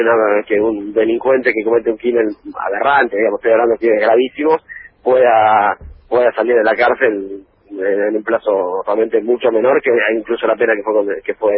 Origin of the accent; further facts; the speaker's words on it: La Plata, Buenos Aires Province, Argentina; Yo soy de La Plata, tengo algún vínculo